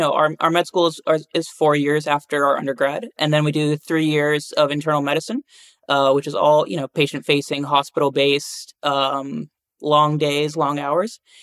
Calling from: Miami, Florida, United States; So I'm down in Miami.

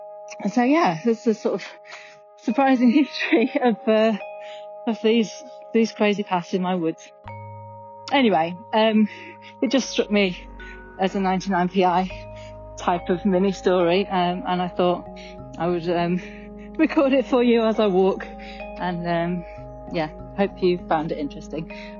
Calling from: Calderdale, Yorkshire and the Humber, United Kingdom; I'm listening from Calderdale in Yorkshire in the north of England.

